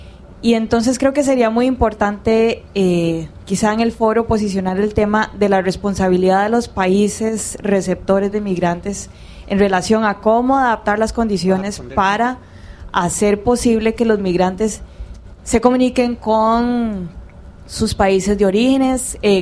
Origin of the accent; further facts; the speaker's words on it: Costa Rica; soy de Costa Rica, de la cooperativa Sulabatsu.